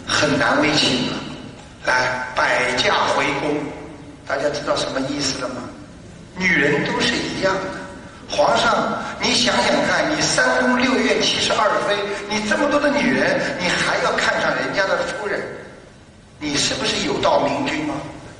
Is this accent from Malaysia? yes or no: no; China; 我们中国人也是的